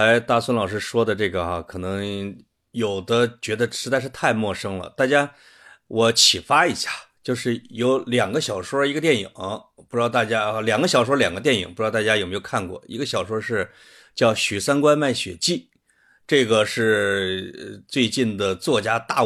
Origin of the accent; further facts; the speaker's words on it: Henan, China; 那就是我老家旁边的菏泽的